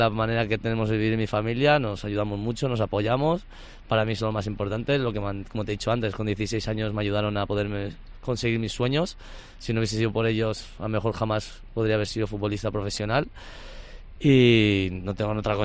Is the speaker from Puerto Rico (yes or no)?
no; Balearic Islands, Spain; La gente, como has dicho tú, casi todos somos de Mallorca.